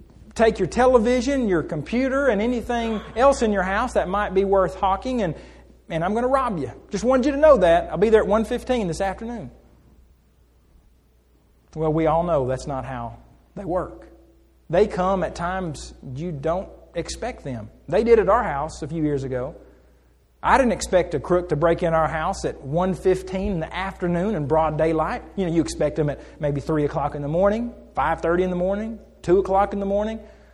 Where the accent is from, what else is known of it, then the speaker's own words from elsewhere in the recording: Muskogee, Oklahoma, United States; I had gone back to Oklahoma where I had grown up. I'm